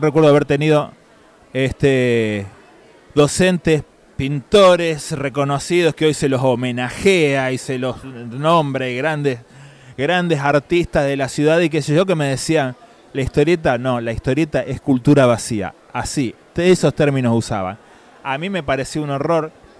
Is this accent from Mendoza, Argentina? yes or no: no; Rosario, Santa Fe, Argentina; soy el único rosarino miembro del colectivo.